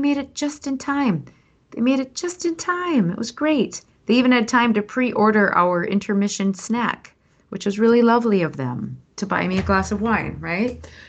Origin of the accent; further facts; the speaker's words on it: Midwest, United States; now in Los Angeles, United States; I'll tell you, I'm from the Midwest, man. I really like to be on time, and on time is early.